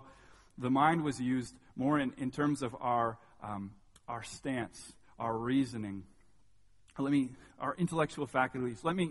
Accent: Canada; I would argue that this is hard for us, particularly as Canadians, particularly, I'd say, as Canadian men.

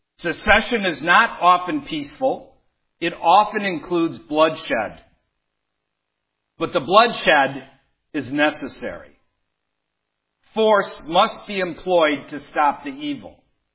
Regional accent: Detroit, Michigan, United States; I grew up amongst leftists in Detroit. I know exactly how they think.

